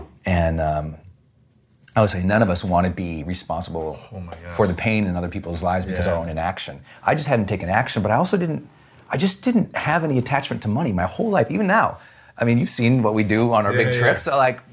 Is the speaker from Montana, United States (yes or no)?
yes; Montana, United States; Growing up in Montana, we just had nothing.